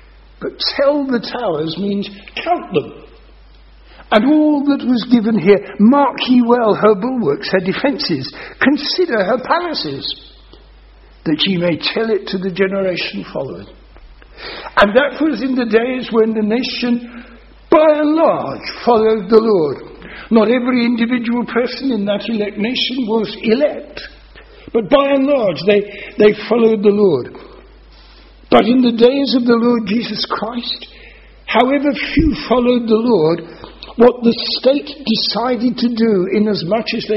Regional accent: London, United Kingdom; I'm a Londoner, and I've had ministries in London.

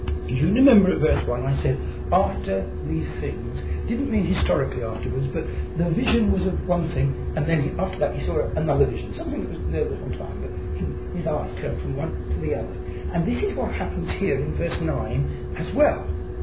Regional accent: United Kingdom; We're British. Many of you come from the Cook family. and we're Anglo-Saxon, and we speak English.

